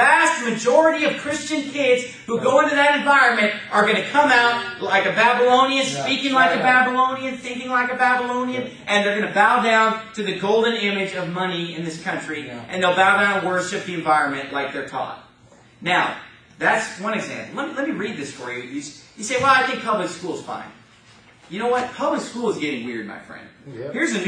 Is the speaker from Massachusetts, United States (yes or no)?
no; Sacramento, California, United States; and I'm from Sacramento, California, which is about an hour away, hour and a half away.